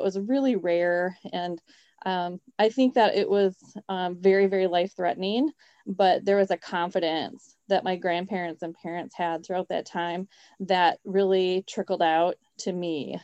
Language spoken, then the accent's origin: English; Zeeland, Michigan, United States; So I grew up in Zealand with my mom and dad, and I have three other siblings.